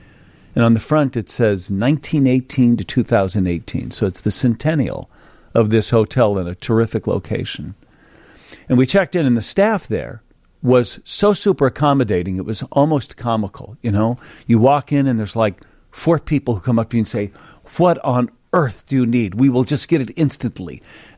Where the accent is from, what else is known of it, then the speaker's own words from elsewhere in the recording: United States; I can't not. I'm an American, and I'm a 20 percenter.